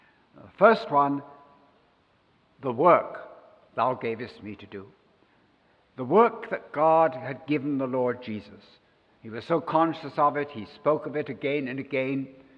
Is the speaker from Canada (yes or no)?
no; England, United Kingdom; moved away as an adult; now in United States; 50 years ago this year that I came to this country for the first time. My wife was from Minnesota, and I came from England.